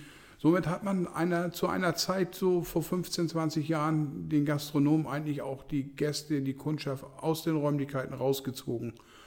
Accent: Schleswig-Holstein, Germany; Und ich komme aus dem Bereich Nordfriesland und war früher als Gastronom in Dithmarschen tätig

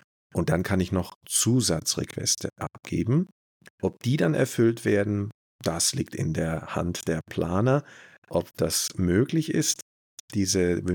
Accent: Munich, Bavaria, Germany; in meine Heimatstadt. Also wir sind in München gebased

